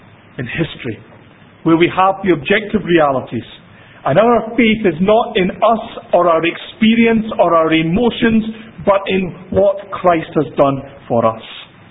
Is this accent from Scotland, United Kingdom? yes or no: yes; Edinburgh, Scotland, United Kingdom; because, you know, like I'm from Edinburgh, and you like, you just don't push yourself to the front.